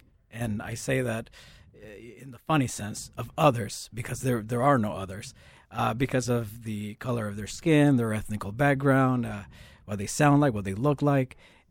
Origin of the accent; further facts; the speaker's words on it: Nicaragua; moved away as an adult; now in Manchester, United Kingdom; I'm from Nicaragua. That's in Latin America, Central America. And I'm 29 years old. I'm studying a master's in public policy and management here at Manchester University.